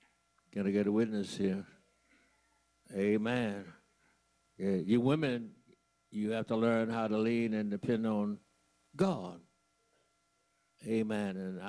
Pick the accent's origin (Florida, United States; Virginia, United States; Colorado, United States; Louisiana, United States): Louisiana, United States; Leesville; I ain't being ugly, I'm just telling the truth. I'm from Leesville, Louisiana. I know what I'm talking about.